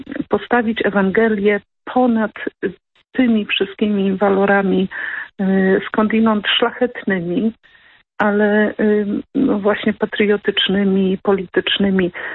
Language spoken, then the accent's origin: Polish; Witkowo, Greater Poland Voivodeship, Poland; rodem jestem z Witkowa, z archidiecezji gnieźnieńskiej.